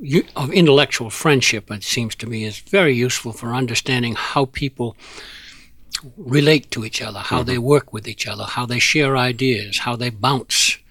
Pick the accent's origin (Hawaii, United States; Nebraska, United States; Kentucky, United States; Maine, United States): Maine, United States; from Mount Katahdin in my home state of Maine